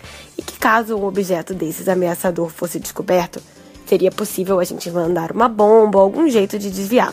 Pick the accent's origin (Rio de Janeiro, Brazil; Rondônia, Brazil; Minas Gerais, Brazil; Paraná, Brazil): Rio de Janeiro, Brazil; now in São Paulo, Brazil; carioca que fala de ciência em São Paulo.